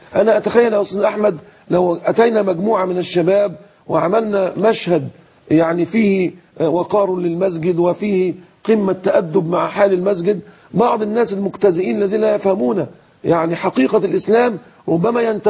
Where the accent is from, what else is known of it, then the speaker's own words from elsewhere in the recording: Egypt; كما يقال عندنا في الريف المصري